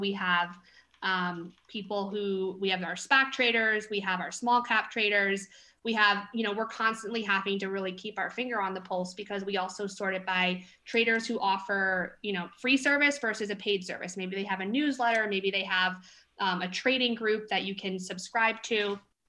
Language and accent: English; Connecticut, United States; I'm on the East Coast. I'm from Connecticut.